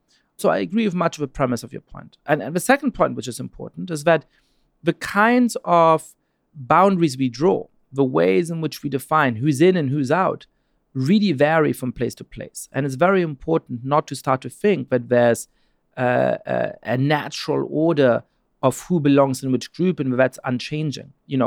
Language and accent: English; Germany; English is a second language; moved away as an adult; also born or lived in Italy / France / United Kingdom; now in United States; I myself ended up being born and growing up in Germany. I lived in Italy, in France, went to college in Britain, and came to the United States for graduate school and never really left